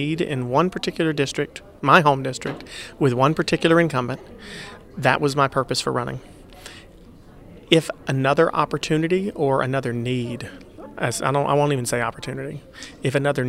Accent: North Carolina, United States; I'm somebody from North Carolina who was very upset at seeing, well, not only the partisanship in Congress, but the fact that my state has been cut apart and gerrymandered so much

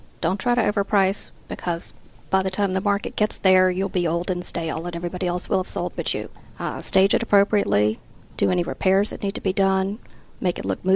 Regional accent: Atlanta, Georgia, United States; I grew up in Atlanta, grew up in Buckhead, went to Westminster, lived here most of my life

